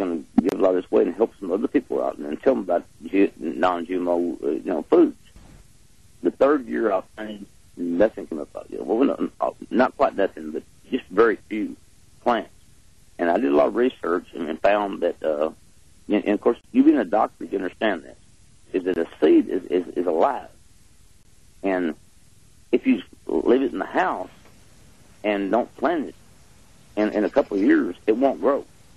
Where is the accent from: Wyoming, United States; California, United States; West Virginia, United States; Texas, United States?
Texas, United States; Galveston; I'm from Galveston.